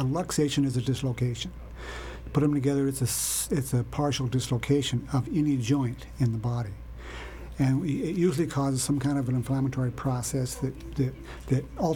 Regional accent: Montana, United States; also born or lived in Alaska; I grew up in Montana and finished high school in Delta Junction, Alaska. And then when the pipeline was over in 77, I moved back and we had purchased a cattle ranch.

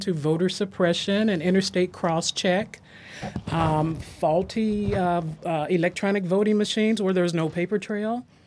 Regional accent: Missouri, United States; I'm originally from Missouri, and I remember when Obama first ran, how down in the city, people stood in line for 2-3 hours just waiting to vote.

